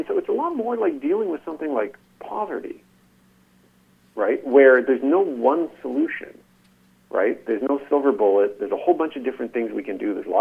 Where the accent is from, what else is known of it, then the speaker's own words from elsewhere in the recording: Canada; I personally feel it, in part, out of being Canadian and out of working at a Canadian university.